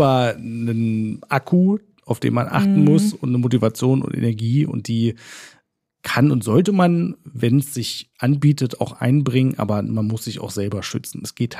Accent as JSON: {"language": "German", "region": "Lower Saxony", "country": "Germany", "tie": "born there", "said": "Ich so, bin hier gebürtig aus Niedersachsen."}